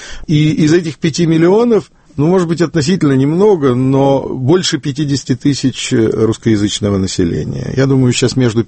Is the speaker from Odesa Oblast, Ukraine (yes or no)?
yes; Odesa, Odesa Oblast, Ukraine; moved away; я хотел вырваться из Одессы. Одесса была замечательной, лучшей в мире, наверное, лучшей в нашем мире. Провинциальный город. Глухая провинция у моря.